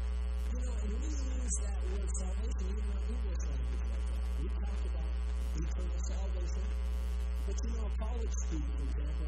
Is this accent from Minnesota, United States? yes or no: yes; Duluth, Minnesota, United States; when I was growing up in Duluth, Minnesota, I often have to take the bus ride.